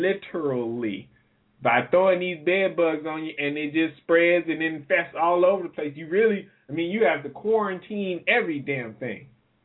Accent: the South, United States; Well, being that I'm from the South, I've seen those.

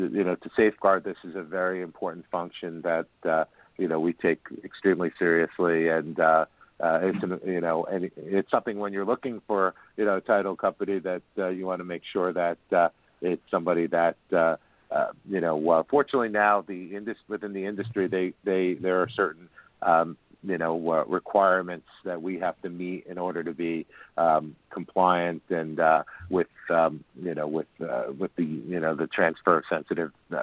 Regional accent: New York City, New York, United States; I'm a native New Yorker. I grew up in Bayside, Queens, first Rego Park, then Bayside.

